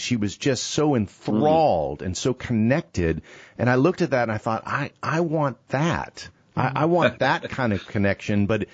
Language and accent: English; United Kingdom; I love that. I'm British.